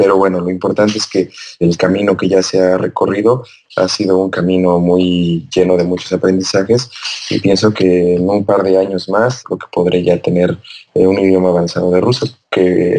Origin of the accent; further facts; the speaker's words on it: Toluca, State of Mexico, Mexico; now in Russia; a nosotros en México esto no es posible porque pues no tenemos, y más que yo soy de Toluca, que bueno, hace mucho frío